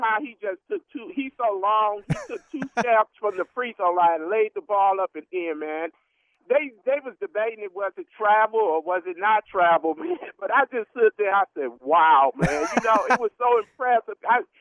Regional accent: Saginaw, Michigan, United States; not just because I'm from Saginaw and I went to his high school

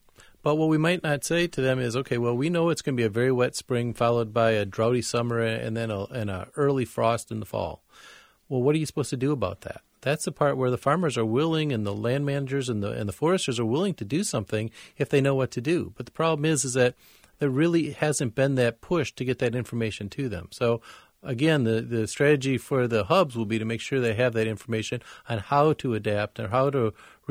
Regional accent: Wisconsin, United States; I grew up in Wisconsin, so I'm pretty familiar with farmers.

